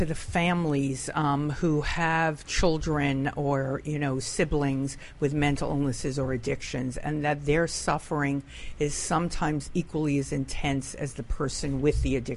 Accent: New York City, New York, United States; From New York City, the Bronx.

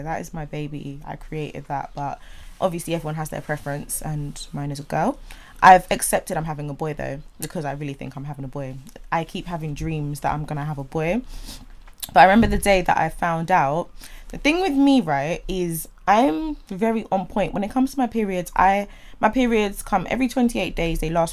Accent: London, United Kingdom; I'm a West Londoner at heart, but I've lived in South for

